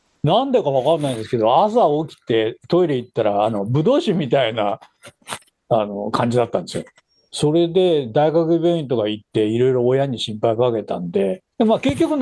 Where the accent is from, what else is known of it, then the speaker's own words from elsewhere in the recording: Sapporo, Hokkaido, Japan; born there; 札幌生まれです。